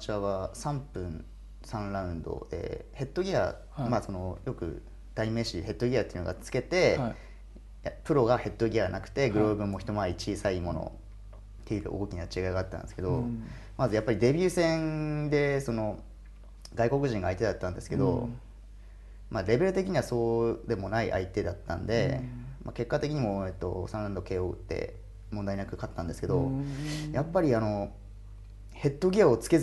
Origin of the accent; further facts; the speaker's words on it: Akita, Japan; 2007年の秋にその国民体育大会が、僕の地元の秋田県で、開催される予定で